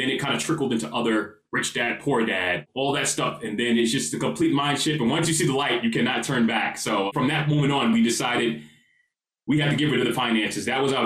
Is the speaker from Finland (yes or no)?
no; Queens, New York, United States; Actually, I was born in Queens, New York, born and raised, good upbringing.